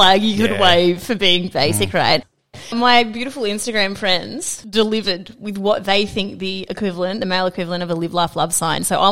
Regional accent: Queensland, Australia; I'm a Queenslander.

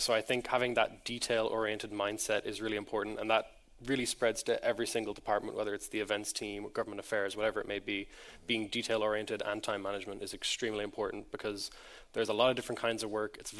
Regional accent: Ireland; I'm from Ireland

